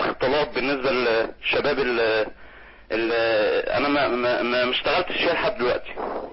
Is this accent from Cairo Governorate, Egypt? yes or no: yes; Cairo, Cairo Governorate, Egypt; انا من القاهرة في حي المطرية